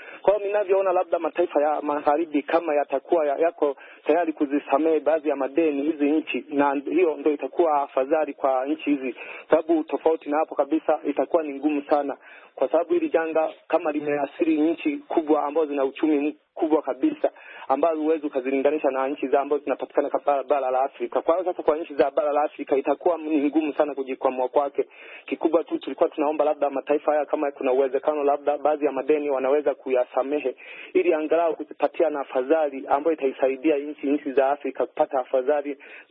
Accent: Tanzania

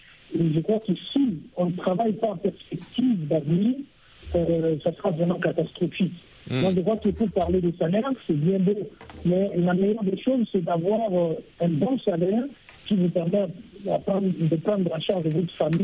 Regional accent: DR Congo; ici chez nous en RDC

